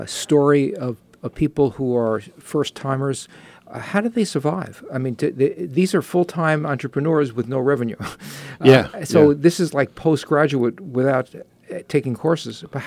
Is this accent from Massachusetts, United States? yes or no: no; New York, United States; I'm also a New Yorker, so this is where this question is coming from.